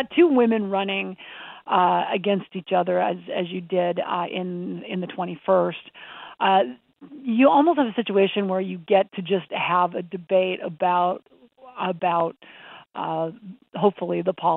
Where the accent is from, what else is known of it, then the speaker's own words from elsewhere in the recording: Montana, United States; I grew up in Montana.